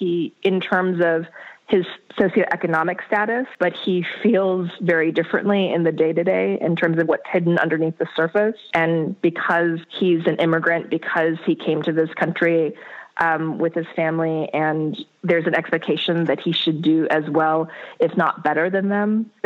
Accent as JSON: {"language": "English", "region": "North Dakota", "country": "United States", "tie": "born or raised there", "said": "I grew up in North Dakota. I'm not sure if you know that."}